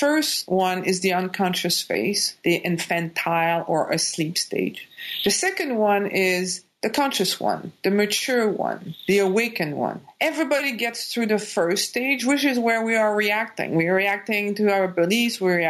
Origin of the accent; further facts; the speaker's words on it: Quebec, Canada; born there; I was born in Quebec.